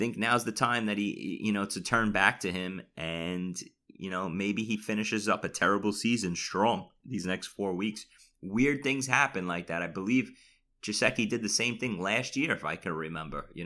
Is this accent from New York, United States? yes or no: yes; Staten Island, New York, United States; accent: New York; so I have to enunciate my words better so I don't sound so New Yorkish or Staten Islandish or whatever.